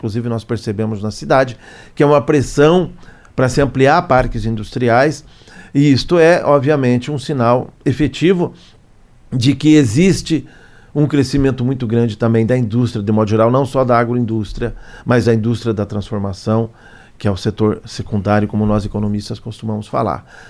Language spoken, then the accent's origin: Portuguese; Paraná, Brazil; nos orgulha, claro, como paranaenses.